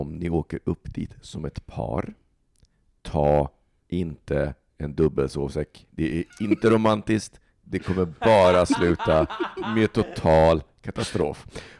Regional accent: Stockholm, Stockholm County, Sweden; Och sen så tänker jag att som stockholmare

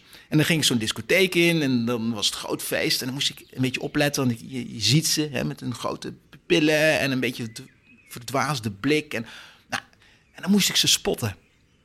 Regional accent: Netherlands; Weet je, ik bedoel, wij zijn Nederlanders.

